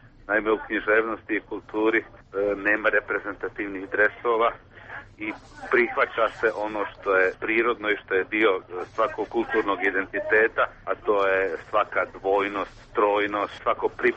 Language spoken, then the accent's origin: Bosnian; Sarajevo, Federation of Bosnia and Herzegovina, Bosnia & Herzegovina; moved away; ja sam odlaskom iz Sarajeva zapravo manje više izgubio mjesto koje bi mogao uopće nazvati